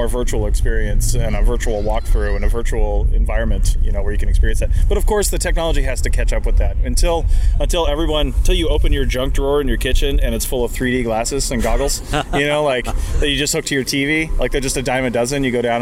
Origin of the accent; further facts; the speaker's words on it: West Coast, United States; even for me growing up on the West Coast, is always just like a center of politics